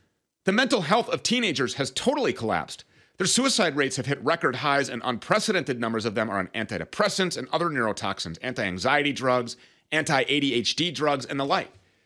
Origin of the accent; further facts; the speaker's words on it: Minnesota, United States; a family-owned business that grows all of their hemp right here in my home state of Minnesota.